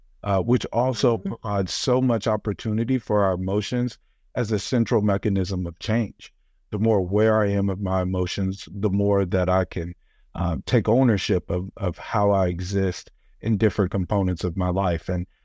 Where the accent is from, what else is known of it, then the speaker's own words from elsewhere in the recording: Midwest, United States; I grew up in the Midwest in a historically violent, poverty-stricken environment.